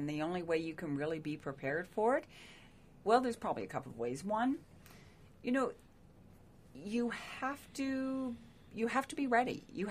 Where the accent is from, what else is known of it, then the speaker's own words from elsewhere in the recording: Cobourg, Ontario, Canada; And growing up in Coburg, our exposure, I think Stats Can just, they came out with the 2016 census, and 90% of our population in this riding is white Anglo-Saxon.